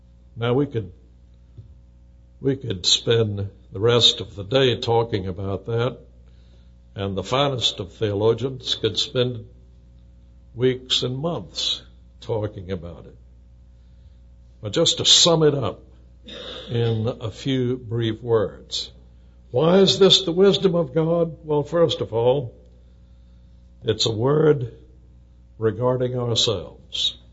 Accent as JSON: {"language": "English", "region": "the South", "country": "United States", "said": "because I'm a Southerner."}